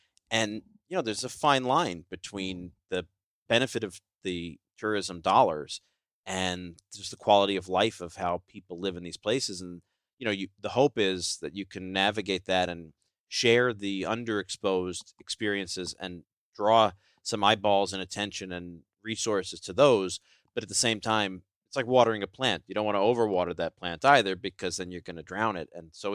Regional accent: the South, United States; especially after COVID, we're all from the South.

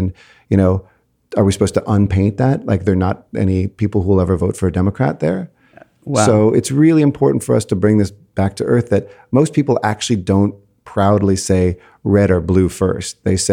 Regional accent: California, United States; It's like, no, I grew up in the San Fernando Valley. We had a GM car plant that got shut down.

